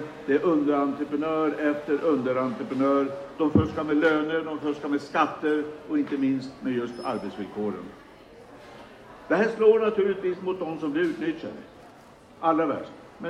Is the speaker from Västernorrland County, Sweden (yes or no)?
yes; Västernorrland County, Sweden; Jag är uppväxt i Ångermanlands inland.